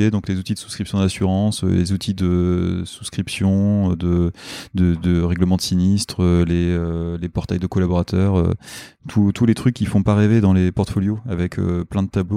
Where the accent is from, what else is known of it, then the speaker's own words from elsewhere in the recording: Hauts-de-France, France; je suis intervenu un peu chez AXA en étant basé à Lille, parce qu'à la base, je suis du Nord